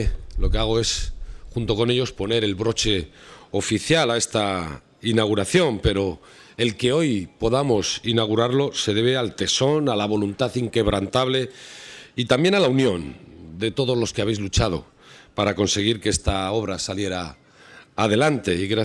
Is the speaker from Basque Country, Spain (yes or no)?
yes; Portugalete, Basque Country, Spain; Primero por venir a mi pueblo, a Portugalete, donde siempre es un placer volver